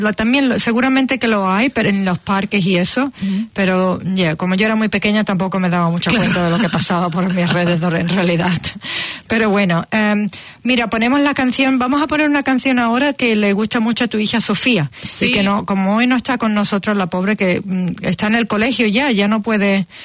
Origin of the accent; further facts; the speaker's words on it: Seville, Andalusia, Spain; yo me crié nací en Sevilla.